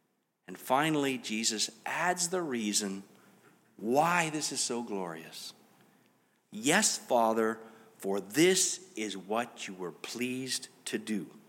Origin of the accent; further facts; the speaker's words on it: Canada; and perhaps because we're Canadian